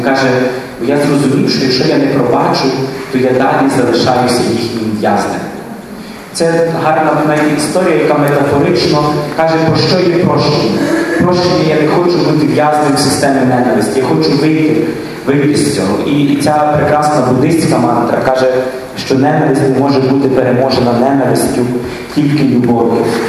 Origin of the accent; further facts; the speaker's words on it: Lviv, Lviv Oblast, Ukraine; І я приїхав в Київ, це, напевно, може там перший чи другий раз в житті я був в Києві. Я зі Львова.